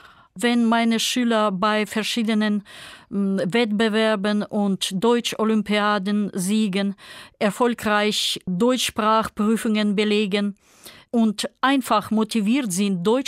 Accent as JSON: {"language": "German", "country": "Kyrgyzstan", "second_language": "German", "said": "Ich komme aus Kirgisistan."}